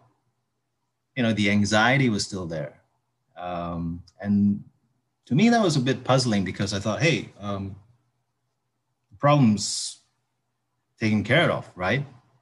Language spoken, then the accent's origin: English; Malaysia; I'm in Malaysia and I'm Malaysian.